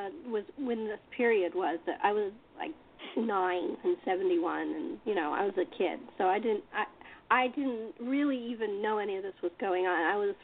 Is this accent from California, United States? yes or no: yes; California, United States; I was brought up in California, and there was drive-in food places like A&W